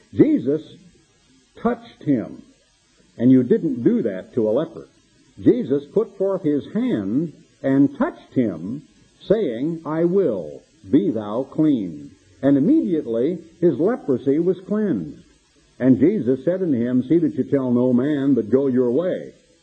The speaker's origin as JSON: {"language": "English", "country": "United States", "said": "I'm sorry, Father, I am an American, and sometimes I react like an American before I catch myself"}